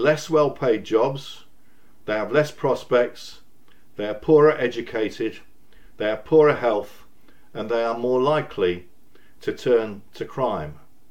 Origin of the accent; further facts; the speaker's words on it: Hull, Yorkshire and the Humber, United Kingdom; in my home city, I come from Hull in Yorkshire